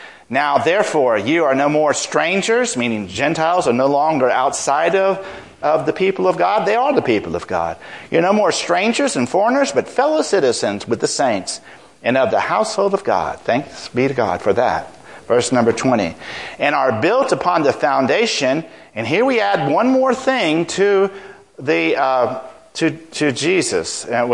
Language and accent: English; Miami, Florida, United States; He worked with my church in growing up in Miami.